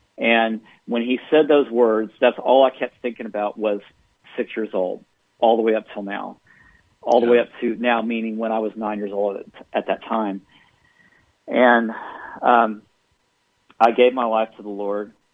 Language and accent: English; Houston, Texas, United States; And so I grew up in Houston.